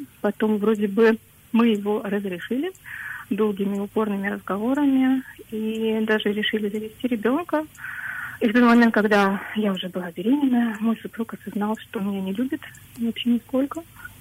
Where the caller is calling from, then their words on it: Germany; я звоню из Германии.